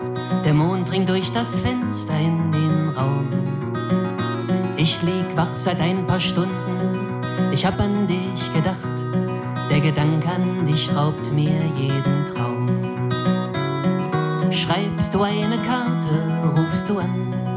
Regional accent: Lemgo, North Rhine-Westphalia, Germany; Und dann hatte ich ein Konzert in meiner Heimatstadt in Lemgo.

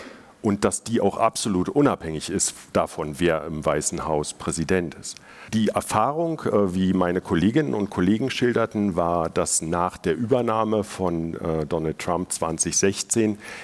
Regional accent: Berlin, Germany; dass die amerikanischen Familien auf mich als Berliner sehr, sehr offen zugegangen sind

